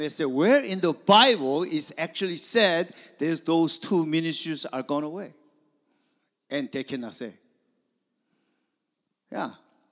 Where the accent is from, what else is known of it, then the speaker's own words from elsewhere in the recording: South Korea; English is a second language; now in United States; as I grew up in Korea, in Korean church, and believe it or not, I actually ministered in Korean church for like 30 years or some in Washington, D.C. area and other places.